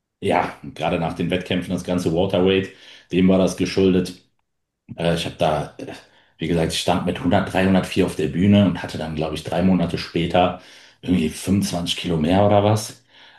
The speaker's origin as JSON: {"language": "German", "region": "North Rhine-Westphalia", "country": "Germany", "said": "Ich bin 28 Jahre alt. Ich komme aus der Nähe von Köln."}